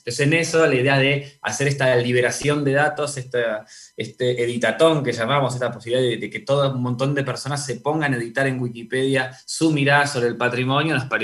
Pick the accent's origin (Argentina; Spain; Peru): Argentina; nosotros hemos entrado como sociedad argentina en general tarde a los procesos más intelectuales sobre la valoración del patrimonio